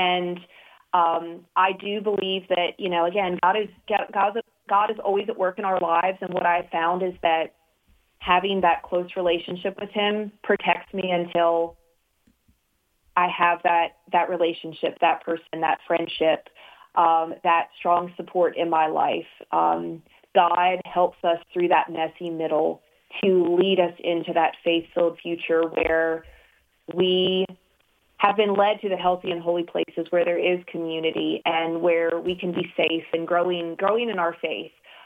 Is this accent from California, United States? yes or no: no; Virginia, United States; My parents, I grew up in Virginia, and so they were 12 hours away.